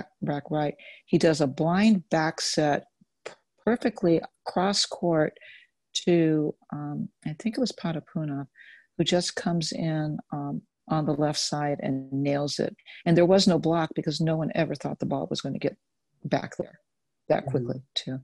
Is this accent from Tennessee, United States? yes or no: no; San Diego, California, United States; I grew up very traditional in San Diego. My grandparents were from Portugal. So we were raised very European, very traditional